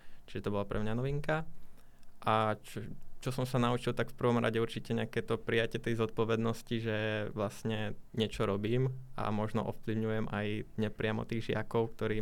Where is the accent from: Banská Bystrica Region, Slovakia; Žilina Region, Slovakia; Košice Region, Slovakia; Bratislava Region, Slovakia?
Bratislava Region, Slovakia; Svätý Jur; Pochádzam z okolia Bratislavy, konkrétně z města Svätý Jur, ale študujem v Trenčíně